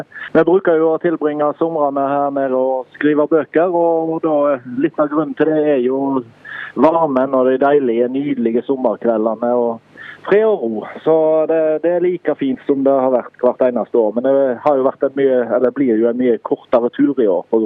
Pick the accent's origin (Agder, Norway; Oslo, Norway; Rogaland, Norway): Rogaland, Norway; Haugesund; Fremdeles i Haugesund, for jeg liker å skrive fra hjembyen min